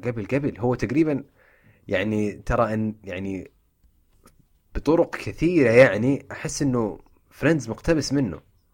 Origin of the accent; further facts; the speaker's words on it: Saudi Arabia; يعني الحاجة اللي ما هي عندنا في السعودية للأسف